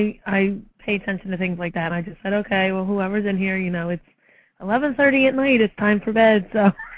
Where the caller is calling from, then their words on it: Pennsylvania, United States; Pennsylvania.